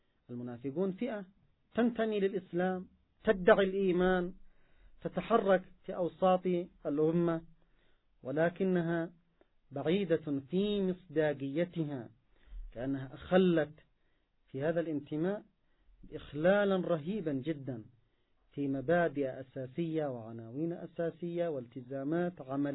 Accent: Yemen; مواقفهم العدائية ضد أبناء الأمة، سواء عندنا في اليمن أو في فلسطين أو في أقطار أخرى من أبناء الأمة

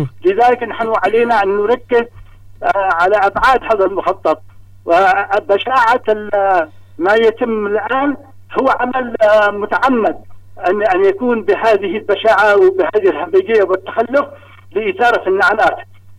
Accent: Yemen; أننا جميعا كيمنيين

